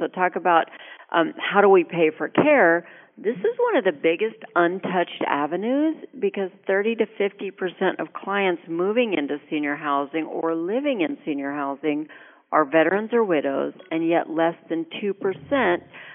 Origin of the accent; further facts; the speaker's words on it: Alaska, United States; I was raised in Alaska. That's what you do in Alaska.